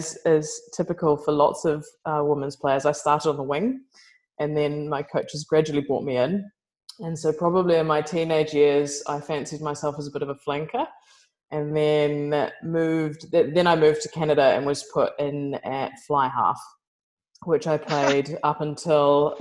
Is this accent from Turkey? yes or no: no; Reefton, West Coast, New Zealand; So I was born in New Zealand and grew up playing rugby.